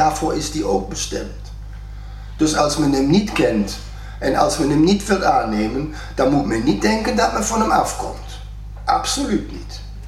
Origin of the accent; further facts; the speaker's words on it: Germany; accent: German; Dutch is a second language; u hoort wel mijn Duits accent